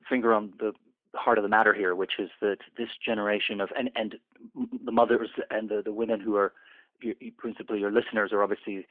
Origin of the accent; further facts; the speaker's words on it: Canada; now in London, United Kingdom; I'm a Canadian writer, but I live in London, England.